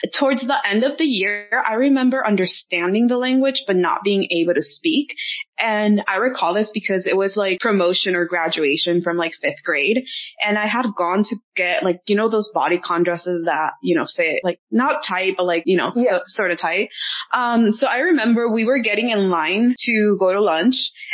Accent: Burbank, California, United States; I grew up outside of the Valley in Burbank.

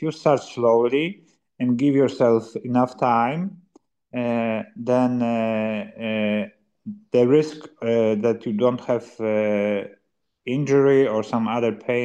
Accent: Poland; English is a second language; now in Italy; I'm originally from Poland, but in Sicily, definitely the weather is better.

